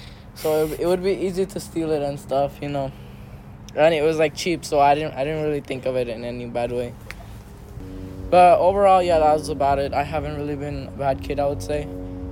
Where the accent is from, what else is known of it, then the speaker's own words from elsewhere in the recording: Glendale, California, United States; Yeah, so I grew up in Glendale, California. It's a very good neighborhood, I would say, because there are a lot of Armenians